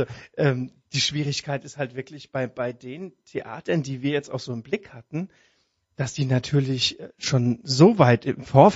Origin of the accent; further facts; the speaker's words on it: Frankfurt, Hesse, Germany; Also als Frankfurter Mädche fällt mir das natürlich schon schwer.